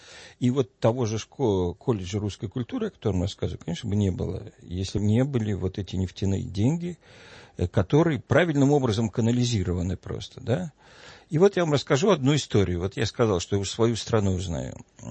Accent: Saint Petersburg, Russia; born there; я родился в Ленинграде, учился в Ленинградском университете

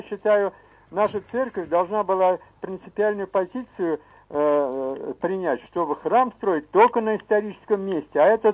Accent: Moscow, Russia; Я из Москвы

